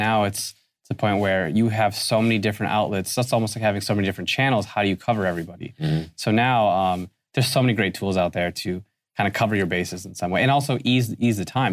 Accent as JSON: {"language": "English", "town": "Cleveland", "region": "Ohio", "country": "United States", "tie": "born or raised there", "said": "And it started right here in Cleveland for me, which is great because it's my hometown."}